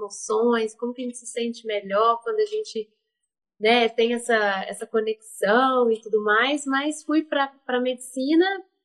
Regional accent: Belo Horizonte, Minas Gerais, Brazil; born there; Eu sou mineira, nascida em Belo Horizonte, mas eu falo que eu sou de Juiz de Fora, porque minha família é toda de Juiz de Fora, então eu acho mais fácil falar que eu sou de lá.

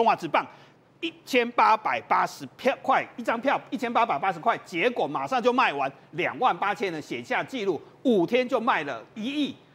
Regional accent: Kaohsiung, Taiwan; 所以我老家的卫武营以前是专门是新训中心，现在改变成为艺文专区之后，再来是大力。当然，这些老百货以前是我小时候都要逛的，现在大家要来改装，因为整个高雄不一样

